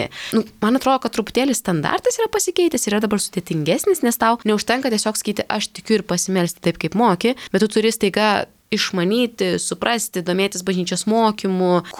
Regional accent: Utena, Utena County, Lithuania; now in Vilnius, Lithuania; man bent jau ten, kur aš iš Utenos kilus, man atrodo, kad jis yra labiau telkiantis, negu tarkim Vilniuje, kur man pačiai irgi atsikrausčius buvo didelis iššūkis rasti parapiją

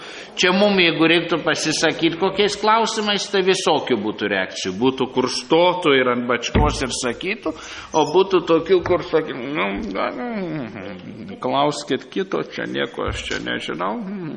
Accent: Krekenava, Panevėžys County, Lithuania; visi žino, kad aš iš Krekenavos, tikrai ne iš Vilniaus.

